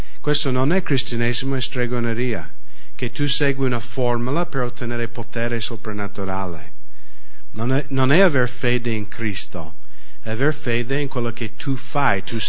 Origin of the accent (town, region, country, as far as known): United States